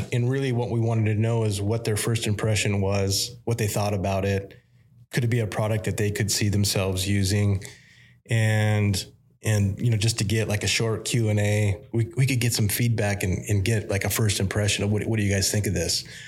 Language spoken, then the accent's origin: English; Wisconsin, United States; I'm from Northern Wisconsin. So we always thought the upstate Michiganders were the youpers, you know?